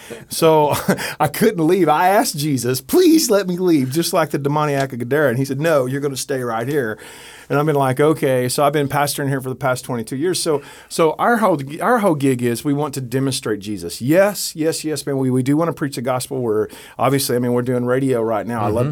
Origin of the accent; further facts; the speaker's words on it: United States; Look, I grew up here in Johnson County.